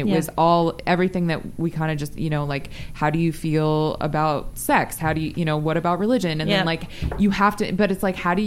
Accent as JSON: {"language": "English", "town": "Las Vegas", "region": "Nevada", "country": "United States", "tie": "born or raised there", "said": "At least I grew up in Vegas and I, you know, in a pretty affluent, like, society of Las Vegas."}